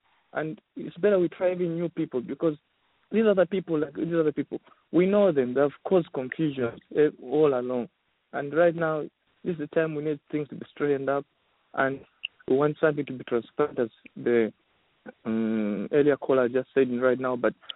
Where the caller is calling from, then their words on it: Dallas, Texas, United States; I'm calling in from Dallas.